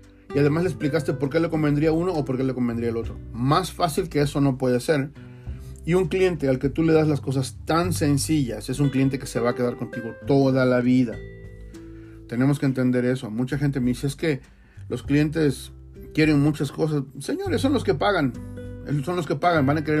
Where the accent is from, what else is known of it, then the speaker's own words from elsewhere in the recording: Veracruz, Mexico; en mi tierra, en Veracruz, es un pavo adobado que es brutal